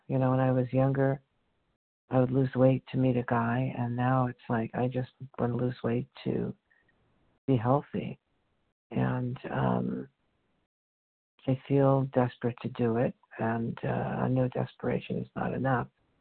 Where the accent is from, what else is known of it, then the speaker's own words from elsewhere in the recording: Los Angeles, California, United States; I'm from Los Angeles, California.